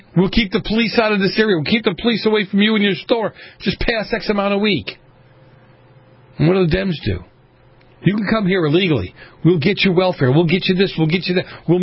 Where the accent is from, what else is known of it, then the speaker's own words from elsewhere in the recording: United States; born there; You know, I'm an American, period. This is my country. This was my adopted country. This is the country I was born in.